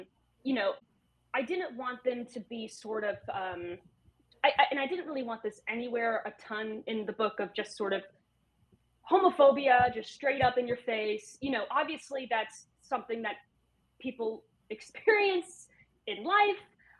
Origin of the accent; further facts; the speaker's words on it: Georgia, United States; I am from Georgia. Southern Gothic looms large over me and in me.